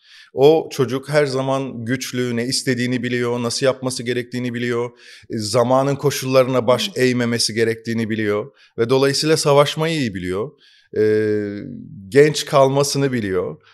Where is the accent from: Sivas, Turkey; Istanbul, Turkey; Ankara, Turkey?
Sivas, Turkey; Ben Sivas'ta doğdum, büyüdüm. Orası işte metropol şehirlere göre çok fazla gelişmemiştir.